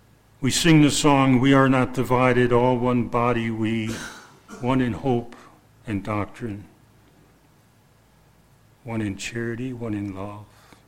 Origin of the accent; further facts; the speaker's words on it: Buffalo, New York, United States; also born or lived in West Virginia; We lived in West Virginia. We came from Buffalo, and he lived about halfway between in Pittsburgh.